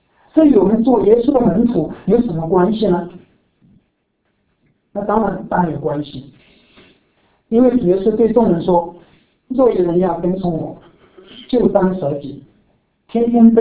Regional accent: China; 那作为中国人，我们都应该感到自豪，为自己的国家感到自豪

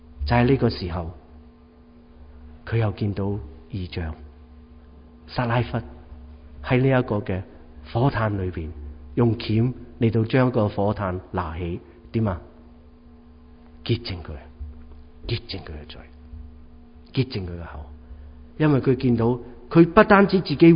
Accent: Hong Kong; 特别我们从香港过来，我们在香港读书

